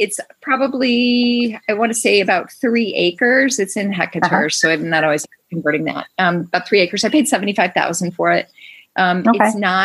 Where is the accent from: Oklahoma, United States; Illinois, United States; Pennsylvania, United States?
Illinois, United States; Chicago; And I grew up in Chicago, so it was close.